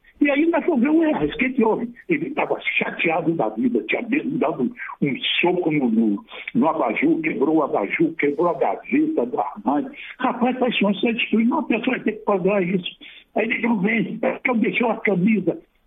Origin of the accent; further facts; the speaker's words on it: Salvador, Bahia, Brazil; como é que foi a minha vida, a minha infância em Salvador e na ilha de Itaparica e Mar Grande, quando eu era pequeno.